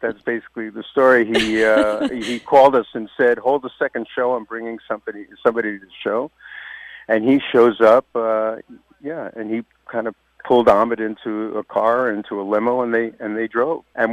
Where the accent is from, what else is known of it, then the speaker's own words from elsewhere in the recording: Newark, New Jersey, United States; When I was growing up in Newark, I was a member of the South Ward Boys Club